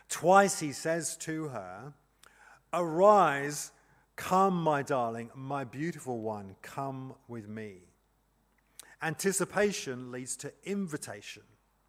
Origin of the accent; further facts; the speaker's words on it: England, United Kingdom; because I'm English